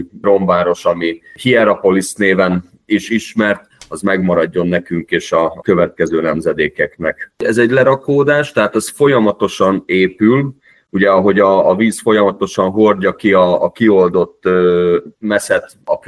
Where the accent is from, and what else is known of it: Hungary